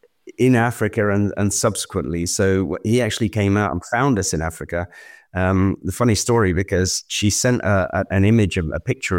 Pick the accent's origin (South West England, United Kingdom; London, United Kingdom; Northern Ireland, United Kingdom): London, United Kingdom; born there; Well, actually, I was born in the East End of London.